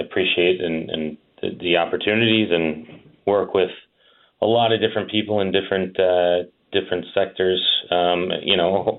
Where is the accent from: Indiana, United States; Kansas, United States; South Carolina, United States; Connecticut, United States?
Connecticut, United States; Ridgefield; I'm also elected in my hometown of Ridgefield and serving as vice chair of the Inland Wetlands Board for the town, too.